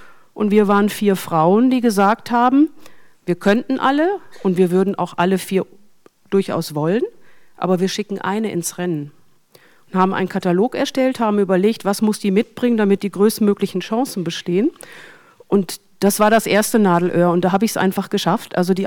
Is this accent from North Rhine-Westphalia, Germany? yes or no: yes; North Rhine-Westphalia, Germany; now in Bavaria, Germany; ich komme ja noch nicht mal gebürtig aus Bayern. Ich bin Münsterländerin, also Westfälin, seit 2000 erst in Bayern.